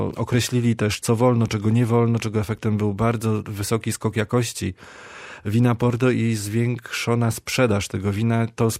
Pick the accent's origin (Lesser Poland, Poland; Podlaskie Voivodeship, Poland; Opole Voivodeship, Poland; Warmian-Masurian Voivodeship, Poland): Lesser Poland, Poland; Kraków; W Lizbonie również w sezonie dokucza duża ilość turystów, ale ja jestem z Krakowa